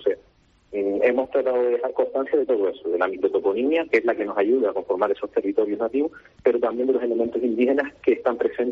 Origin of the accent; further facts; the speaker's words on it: Artenara, Canary Islands, Spain; Bueno, pues como estamos hablando, soy de Artenara, entonces claro, de ver esos paisajes y pasar por allí y tal